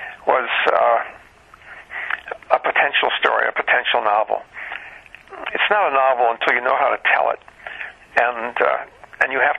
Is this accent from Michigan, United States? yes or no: yes; East Lansing, Michigan, United States; also born or lived in Orange, New Jersey; Oh, I lived in East Lansing. I went to grade school in East Lansing. And I was, before that, I was born in New Jersey, Orange, New Jersey, and we lived there until we moved to East Lansing.